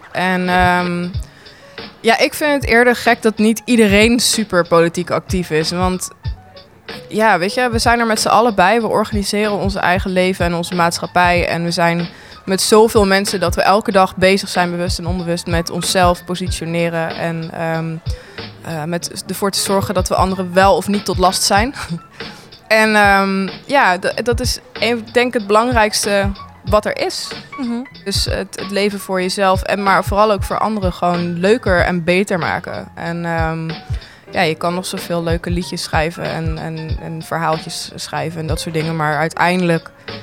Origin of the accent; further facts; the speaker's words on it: Netherlands; Het is natuurlijk ook, het komt er ook gewoon door dat ik kom uit Nederland.